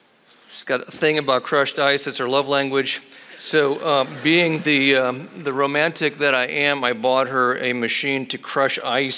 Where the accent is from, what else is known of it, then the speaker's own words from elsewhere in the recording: Cleveland, Ohio, United States; I'm from Cleveland. I'm a dyed-in-the-wool Cleveland Browns fan.